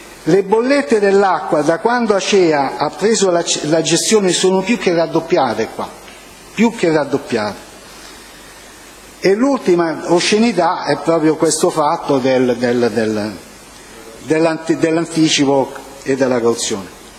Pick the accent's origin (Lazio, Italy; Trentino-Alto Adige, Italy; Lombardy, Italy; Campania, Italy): Lazio, Italy; Valcanneto; E sono di Valcanneto.